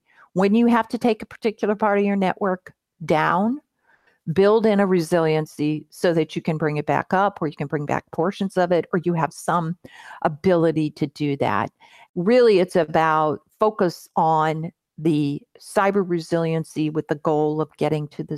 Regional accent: Mableton, Georgia, United States; But, you know, I grew up in Georgia, in Mableton, Georgia. We were a poor family.

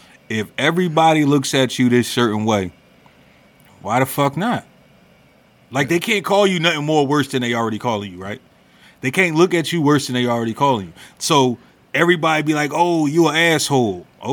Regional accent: Philadelphia, Pennsylvania, United States; I am from Philly, so I could be considered

